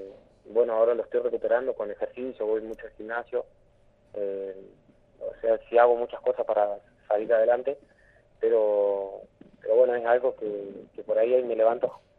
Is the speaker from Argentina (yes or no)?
yes; 28 de Noviembre, Santa Cruz, Argentina; also born or lived in Río Turbio; yo soy de Río Turbio. Bueno, mi vida la viví casi toda aparte viví ahí en 28 de noviembre, ahí en Santa Cruz. Y, bueno, y estuve unos años viviendo en Río Turbio también, pero fui nacido ahí en Río Turbio.